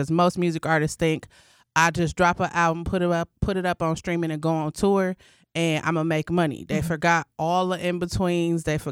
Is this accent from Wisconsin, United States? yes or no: yes; Milwaukee, Wisconsin, United States; Well, I grew up in a musically inclined family, so everybody around me was doing music.